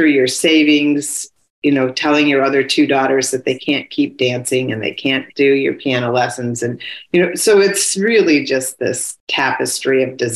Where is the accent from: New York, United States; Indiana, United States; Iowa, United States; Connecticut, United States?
New York, United States; I'm from New York, so I can be a little forward.